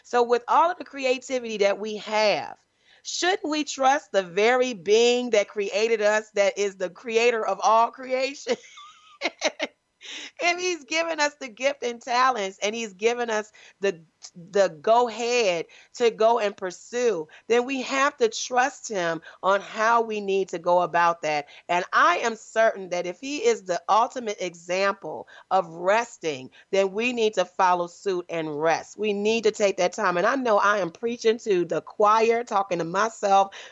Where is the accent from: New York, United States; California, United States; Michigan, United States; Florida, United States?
Michigan, United States; Detroit; All right, Detroit, Michigan. What's up, Detroit, my hometown?